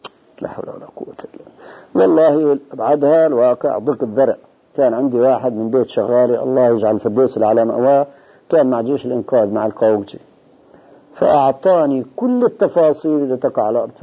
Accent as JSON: {"language": "Arabic", "country": "Syria", "tie": "born or raised there", "said": "يا أخوي أنا ابن البلد"}